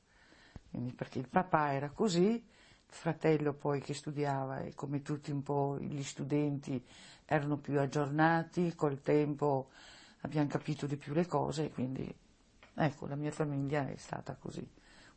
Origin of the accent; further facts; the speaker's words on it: Valli del Pasubio, Veneto, Italy; born there; sono nata a Valli del Pasubio, 30 l'11 del 30.